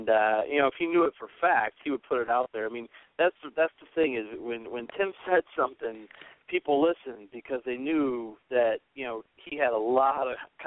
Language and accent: English; Detroit, Michigan, United States; I would actually go to Detroit for NHL.com as well, because I'm from the Detroit area and I could stay there.